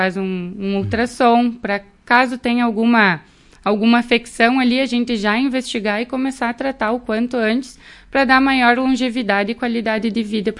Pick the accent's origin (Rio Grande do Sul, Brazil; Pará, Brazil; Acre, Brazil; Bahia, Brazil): Rio Grande do Sul, Brazil; Marau; é minha cidade natal, né? Eu trabalhei em Concórdia logo depois que eu me formei, fiquei um tempinho lá, mas a saudade de casa